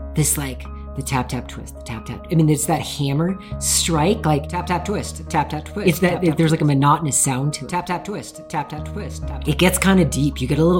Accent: Tacoma, Washington, United States; I grew up in Tacoma, Washington.

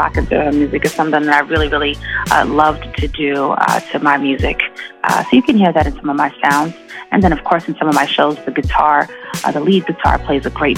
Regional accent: Long Island, New York, United States; I'm from Long Island, so we were skaters. We had a half pipe in the backyard, and we surfed.

